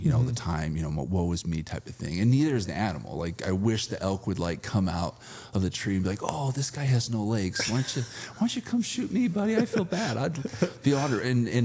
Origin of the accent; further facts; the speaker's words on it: Provo, Utah, United States; also born or lived in Circleville; I grew up in Provo, but all my family lives in like Circleville, so way down south.